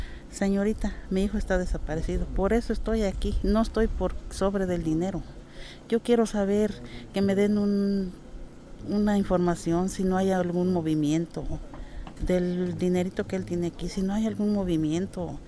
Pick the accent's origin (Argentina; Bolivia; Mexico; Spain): Mexico; Huitzuco, Guerrero; Vengo de Huitzuco, Guerrero.